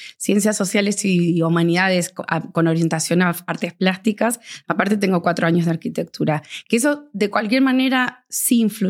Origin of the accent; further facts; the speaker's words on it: Argentina; born there; Nací en Argentina.